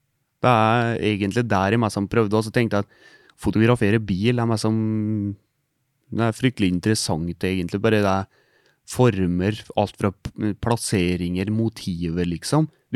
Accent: Innlandet, Norway; jeg liker jo Helmen i Gudbrandsdalen der jeg kommer fra, i nærheten da, liksom, så det er jo innlandet

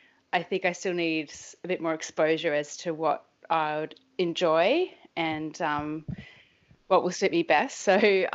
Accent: Australia; So I'm 29. I'm from Australia.

